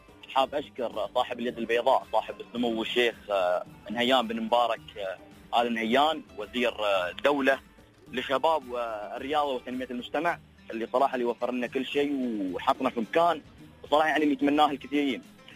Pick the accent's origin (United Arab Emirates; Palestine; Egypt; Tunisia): United Arab Emirates; احنا اماراتيين